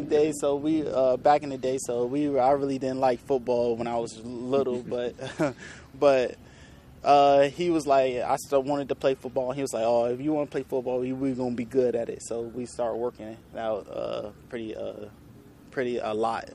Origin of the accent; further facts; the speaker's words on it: Roanoke, Virginia, United States; So I came from Roanoke, Virginia.